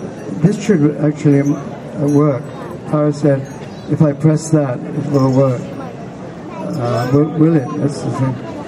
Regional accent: England, United Kingdom; Actually, I'm from England. He said I was from America, but I'm from England. Made in England.

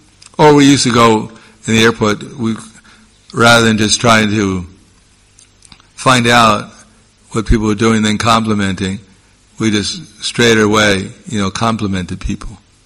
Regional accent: Kranj, Slovenia; English is a second language; Yes, I'm from Slovenia.

